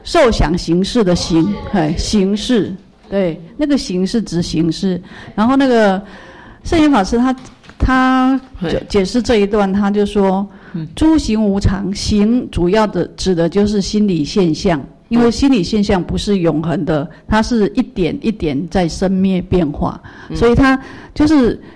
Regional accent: China; 然后像我们中国人习惯就是一个字一个字一定要明白它的意思嘛

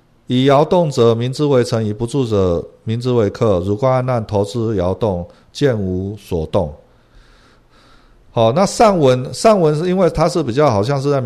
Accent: Taiwan; born there; 是因为我在台湾出生吗？是因为我爷爷不是我们祖先是从大陆来的吗？

